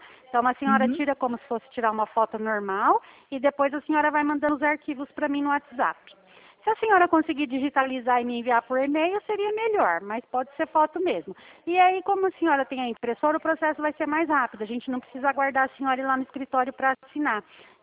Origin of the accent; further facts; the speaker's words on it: Santo Inácio, Paraná, Brazil; Eu sou paranaense também, ali da região de Maringá. Sou de Santo Inácio.